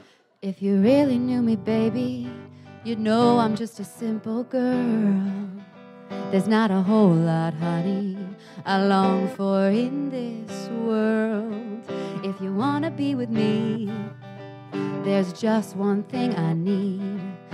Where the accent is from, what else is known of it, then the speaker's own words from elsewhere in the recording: United States; I had to clarify that up top since I am an American, which is, of course, humiliating.